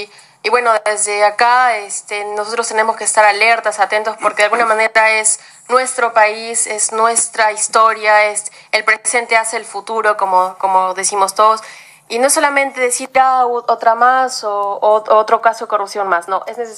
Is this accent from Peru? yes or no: yes; Peru; también como peruana un poco indignada, ¿no?